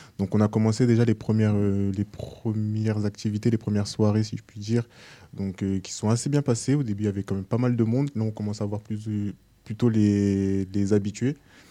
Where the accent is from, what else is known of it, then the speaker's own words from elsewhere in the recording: Orléans, Centre-Val de Loire, France; moi je suis orléanais de base.